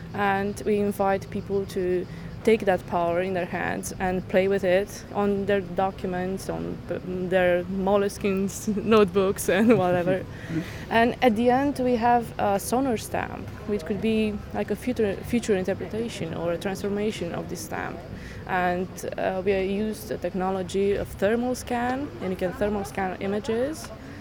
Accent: Bucharest, Romania; Yes, I'm from Bucharest

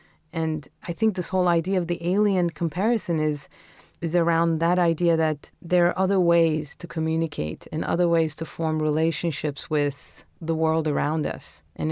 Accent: Istanbul, Turkey; I was lucky enough to have been born and raised in Istanbul and had my childhood mostly in the backyard of our apartment building with cats.

